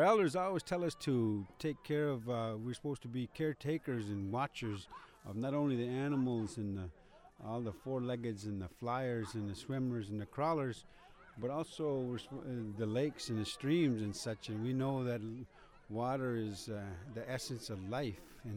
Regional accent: Fond du Lac, Minnesota, United States; also born or lived in Duluth; I'm from Fond du Lac. I'm a band member of Fond du Lac, but I spent a lot of time here in Duluth, probably about 35, almost upwards of 35, closer to 40 years of my life here.

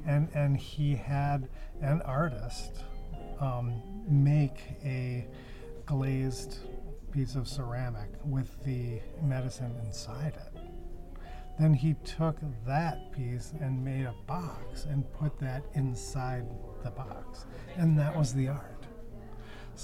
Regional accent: Providence, Rhode Island, United States; also born or lived in New York; I was born in New York in 1961, and 3 years later we moved to Providence, Rhode Island.

